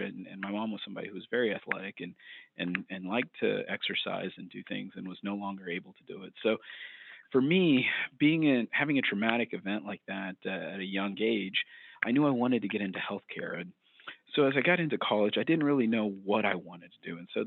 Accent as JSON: {"language": "English", "region": "Alabama", "country": "United States", "tie": "born or raised there", "also_born_or_lived": "Florida", "said": "I grew up in Alabama and Florida for most of my life and went to the University of Alabama at Birmingham"}